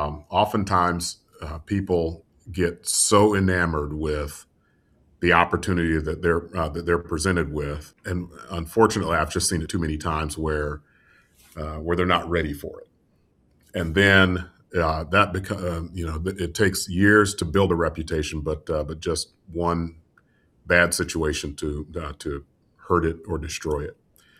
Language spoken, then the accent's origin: English; Orlando, Florida, United States; who's located in, my hometown of Orlando, Florida